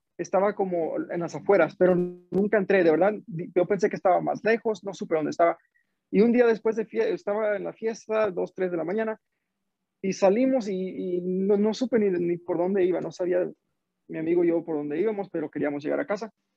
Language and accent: Spanish; Guanajuato, Mexico; Y yo soy de Guanajuato, del estado de Guanajuato en México